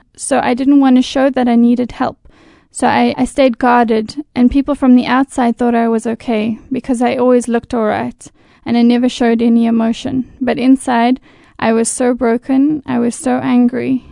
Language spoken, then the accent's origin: English; South Africa; I am 26 years old and I grew up in South Africa.